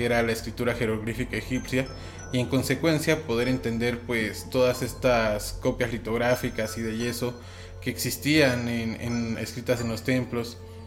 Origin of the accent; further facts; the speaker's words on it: Mexico; Como mexicanos cuando vemos piezas arqueológicas de nuestra cultura en otros países